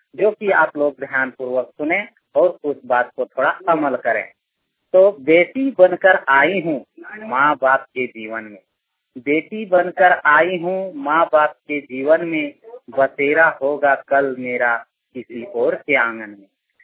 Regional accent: Fatehpur, Jharkhand, India; मैं बोकारो जिला के फतेहपुर ग्राम का निवासी हूँ।

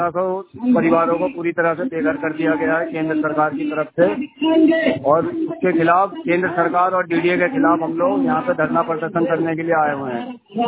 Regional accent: Kalkaji, Delhi, India; मैं कालकाजी विधानसभा से हूँ।

